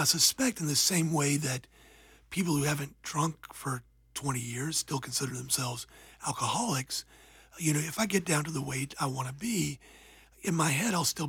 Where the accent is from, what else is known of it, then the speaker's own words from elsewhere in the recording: St. Simons Island, Georgia, United States; But when I was growing up on the beach in St. Simons Island, Georgia